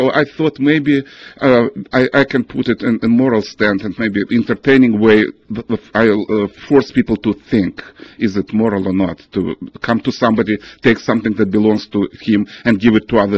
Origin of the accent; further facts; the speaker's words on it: Russia; now in United States; I came from Russia in 1980, and I know that sometimes I feel even that I came from the future to United States.